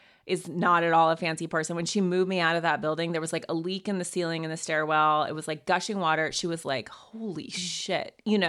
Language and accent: English; Montana, United States; because I went to boarding school, went to Yale, but I'm from Montana and I'm like my parents are not in the social registry.